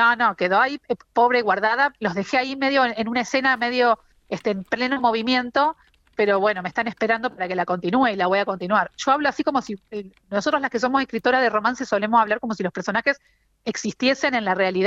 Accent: La Plata, Buenos Aires Province, Argentina; una gran inundación que hubo en la ciudad de La Plata, que es de donde soy yo, en el año 2013

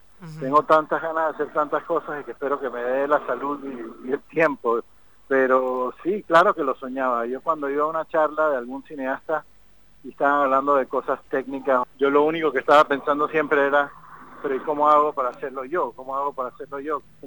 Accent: Panama; now in Tel Aviv, Israel; Sí, bueno, es que yo soy de Panamá y no estoy acostumbrado.

